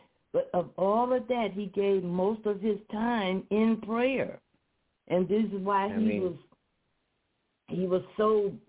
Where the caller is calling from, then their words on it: Flint, Michigan, United States; calling from Flint, Michigan.